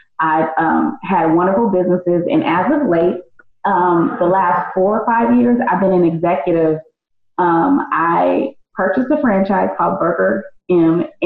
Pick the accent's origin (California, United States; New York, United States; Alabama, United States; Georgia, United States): California, United States; Compton; also born or lived in Inland Empire, United States; So, I grew up in Compton, very much, I call it a mezcla, right? So I'm Black, but I grew up with Tongan, Samoan, Asians from everywhere across the world.